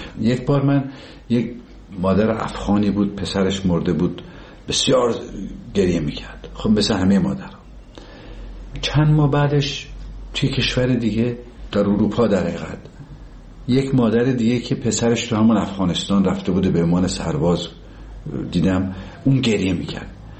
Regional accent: Tabriz, East Azerbaijan, Iran; دیدیم ما که بچه تبریز هستیم

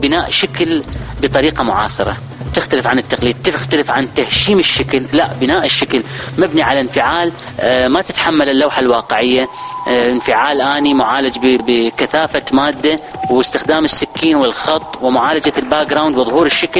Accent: Iraq; الفنان العراقي أنا

